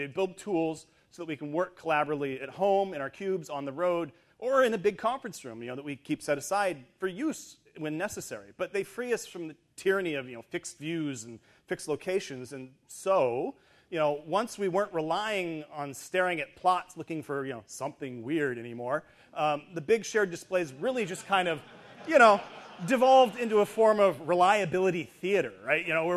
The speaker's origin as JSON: {"language": "English", "town": "Seattle", "region": "Washington", "country": "United States", "said": "because, you know, I'm from Seattle, so, you know, SpaceX, yay!"}